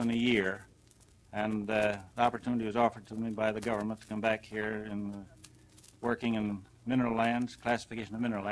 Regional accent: Denver, Colorado, United States; Well, I was born in Denver, Colorado, and I attended the public schools in Denver and graduated from the Colorado School of Mines.

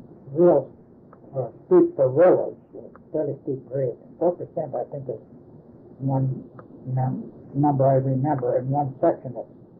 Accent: Skagway, Alaska, United States; born there; I was born in Skagway, Alaska on October 14, 1924, just 70 years ago.

